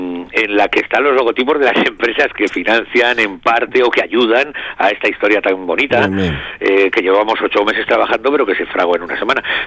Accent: Basque Country, Spain; somos nosotros, los vascos

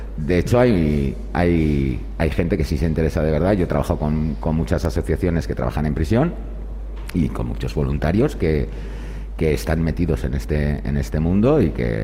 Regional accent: Portugalete, Basque Country, Spain; Yo soy de aquí, soy de Portugalete, una familia totalmente normal, trabajadores

